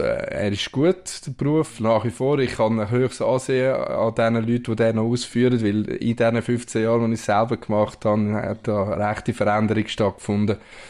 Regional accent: Switzerland; first language Spanish; Schweizer und ich habe beide Pässe und habe dort, vielleicht ist das schon auch ein Teil, oder, wo ich bin quasi zweisprachig aufgewachsen, Spanisch-Deutsch

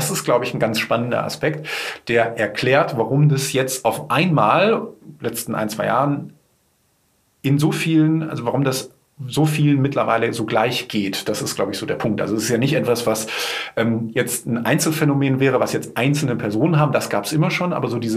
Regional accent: North Rhine-Westphalia, Germany; now in Cologne, Germany; Also ich bin Westfale, der nach Köln emigriert ist und dort sehr wohlwollend aufgenommen wurde.

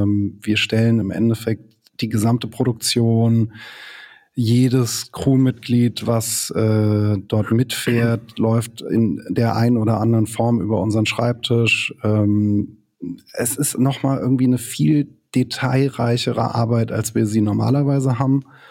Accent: Frankfurt, Hesse, Germany; ich komme aus Frankfurt. Ich bin sozusagen mit der Musik von den Jungs groß geworden.

